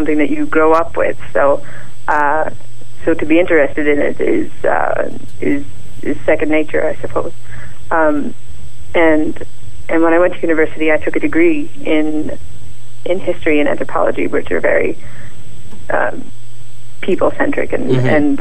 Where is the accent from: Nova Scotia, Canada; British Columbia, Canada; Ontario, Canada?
Nova Scotia, Canada; I'm a real live girl, and I'm from Nova Scotia, and I have been drawing since as far back as I can remember.